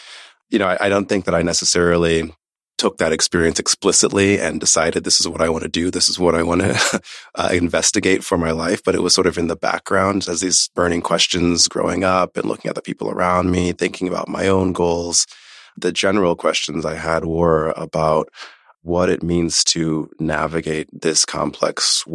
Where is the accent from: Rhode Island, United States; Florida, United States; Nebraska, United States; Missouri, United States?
Nebraska, United States; Omaha; also born or lived in New York City; My family is originally from Haiti, my parents' generation. I was born in New York City, grew up in Omaha, Nebraska.